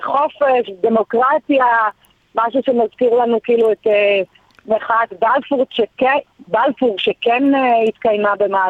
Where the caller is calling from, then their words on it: Melbourne, Victoria, Australia; ממלבורן, כמובן, מהכלא במלבורן.